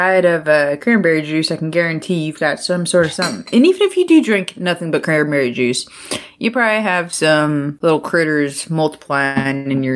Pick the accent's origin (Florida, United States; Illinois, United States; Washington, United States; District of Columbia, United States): Florida, United States; But I grew up in South Florida on the water.